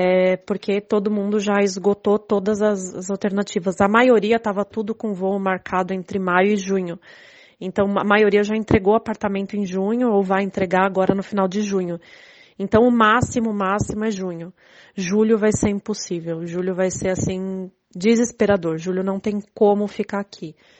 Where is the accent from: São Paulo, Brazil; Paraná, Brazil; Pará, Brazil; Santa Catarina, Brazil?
São Paulo, Brazil; now in Montreal, Canada; nós estamos em Montreal, somos de São Paulo